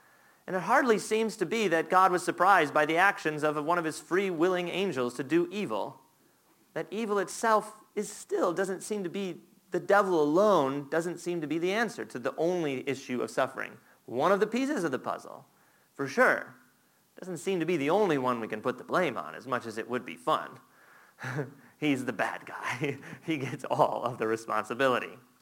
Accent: Florida, United States; born there; I think I was born in Florida because, you know, I just like it really warm.

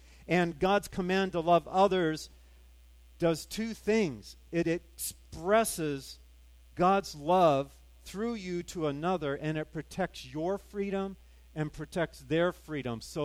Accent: California, United States; I grew up in California, you know, the fruit and nut basket of the world, and I'm the nut of the California.

